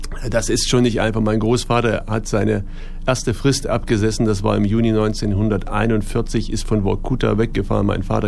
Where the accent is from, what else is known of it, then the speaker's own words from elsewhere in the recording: Thuringia, Germany; weil ich hier groß geworden bin in Thüringen mit der Region, auch verbunden bin.